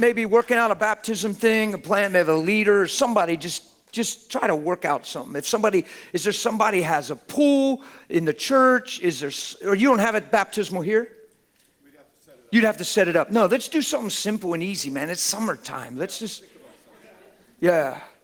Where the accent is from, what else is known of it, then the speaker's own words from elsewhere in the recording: East Coast, United States; because to me, it's 1:30, because I'm from the East Coast.